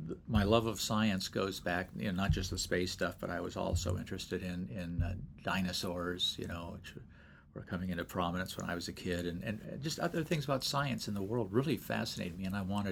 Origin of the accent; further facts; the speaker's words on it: California, United States; also born or lived in Seal Beach; Well, in the Bay Area, yeah. For the first 9 years or so of my life.